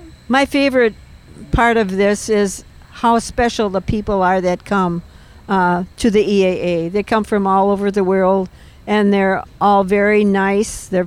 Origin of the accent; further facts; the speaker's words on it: Freedom, Wisconsin, United States; I'm from Freedom, Wisconsin, which is about 40 minutes north of here.